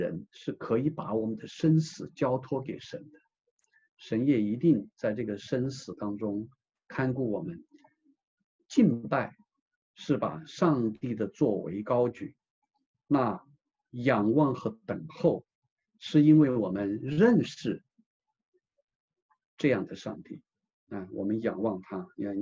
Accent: China; 我们是中国人，我们特别的渴望我们的祖国也能够成为

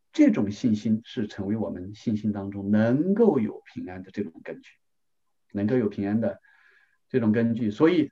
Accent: China; 我们中国人实际上也有这样的智慧。我们中国人也不断在总结这样的智慧

